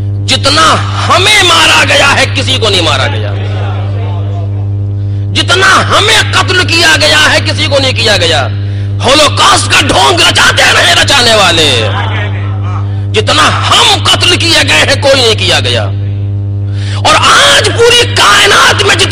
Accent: India; ہم ہندوستان کے رہنے والے، ہندوستان نہ جانے کتنے میلے لگا کرتے ہیں

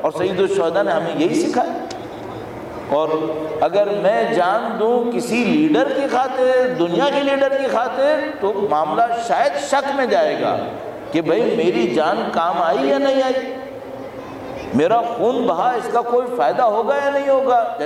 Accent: Pakistan; چونکہ میں پاکستان سے آیا ہوں، آپ کے بھائیوں اور آپ کی بہنوں نے وہاں پر یہی کیا ہے.

